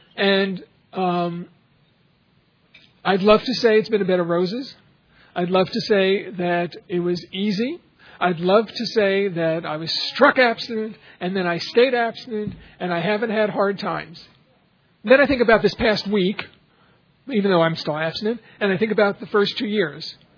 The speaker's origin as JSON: {"language": "English", "region": "New York", "country": "United States", "said": "I'm still a New Yorker. I still love to walk."}